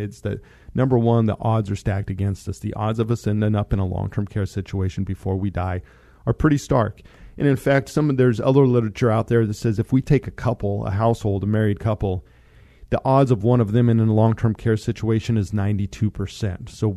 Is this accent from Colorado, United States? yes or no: yes; Monte Vista, Colorado, United States; So where I grew up in Monte Vista, Colorado, Home Lake Veterans Center is right there.